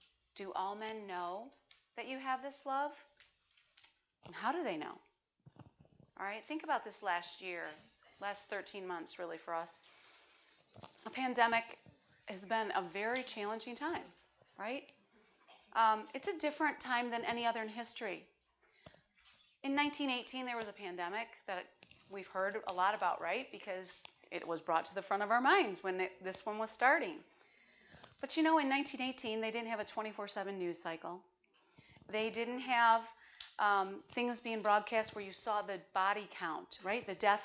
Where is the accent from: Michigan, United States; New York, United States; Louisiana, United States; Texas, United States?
Michigan, United States; Detroit; You know, I'm from Detroit. That's home. That's all I know. And I was a little girl, like 3, when the race riots happened in Detroit.